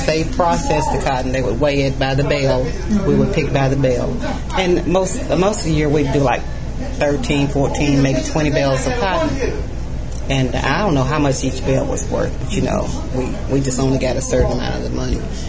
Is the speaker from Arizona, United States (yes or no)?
no; Parkin, Arkansas, United States; born there; I was born here in Parkin, right down Parkin Street here, what they call the Bottoms, Dyes Bottoms.